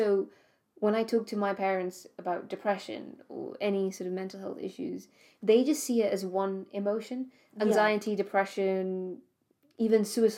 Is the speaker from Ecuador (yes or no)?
no; Gibraltar; Whereas where I was raised in Gibraltar, it was so different.